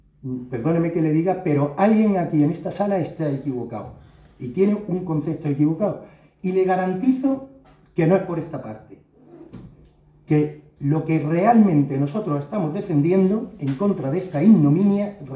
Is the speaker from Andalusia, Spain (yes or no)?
yes; Úbeda, Andalusia, Spain; incluidos, y le repito, los ubetenses, que somos españoles.